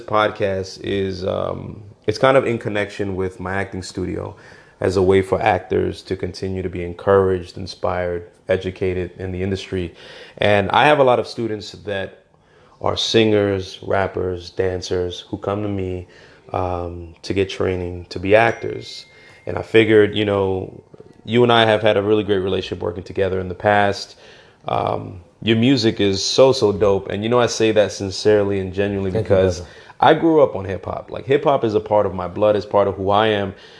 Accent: Bronx, New York, United States; You know, I grew up in the South Bronx. For years, I lived in East Harlem.

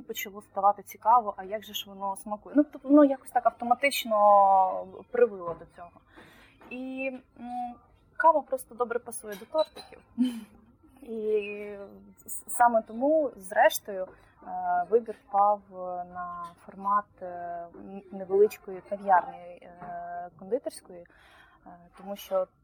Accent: Zakarpattia Oblast, Ukraine; born there; я ж народилася в Закарпатті, і вся моя родина з Закарпаття.

